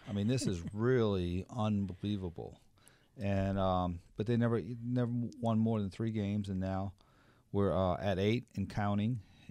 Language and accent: English; New Orleans, Louisiana, United States; accent: New Orleans; Well, that's my New Orleans accent that messes up his name.